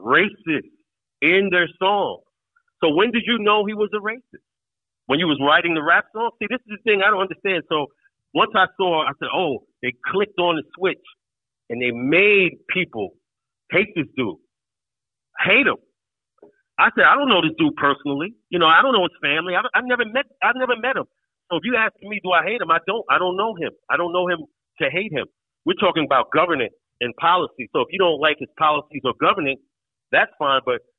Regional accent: United States; when you win, as an American, we want you to do what's best.

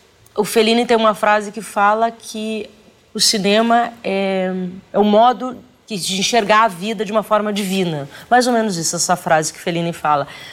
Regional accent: Campo Bom, Rio Grande do Sul, Brazil; now in São Paulo, Brazil; Eu vim conhecer, na verdade, o cinema, a sala escura, aqui em São Paulo, sou do Rio Grande do Sul.

